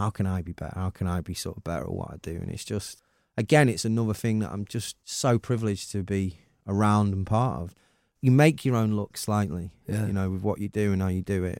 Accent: Manchester, North West England, United Kingdom; I'm so proud of being Mancunian and going around the world and waiting for, oh, from Manchester

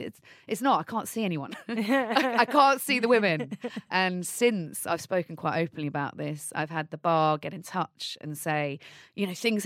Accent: Leighton Buzzard, East of England, United Kingdom; also born or lived in Amsterdam, Netherlands; So I was born in Amsterdam, Holland, and Netherlands. And we moved to Leighton Buzzard. It went to this great little state school called Linslade Lower School. Lived in a little cul-de-sac nearby the school.

